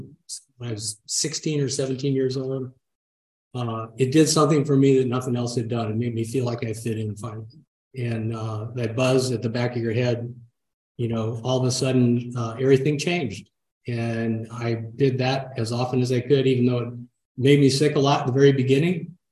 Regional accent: St. Louis, Missouri, United States; My parents stayed together. I never really had what I call a troubled childhood. I grew up in St. Louis. I got sent to private schools.

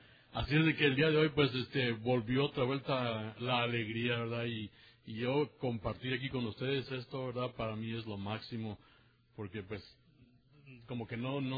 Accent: Moroleón, Guanajuato, Mexico; de Moroleón, Guanajuato, ¿verdad?, que es mi pueblo.

